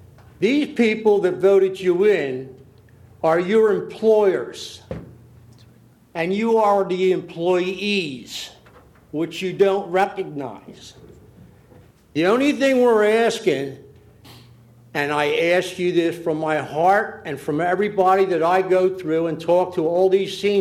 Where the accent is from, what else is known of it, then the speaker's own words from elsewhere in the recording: Millsboro, Delaware, United States; I'm from Millsboro, Captain's Grant.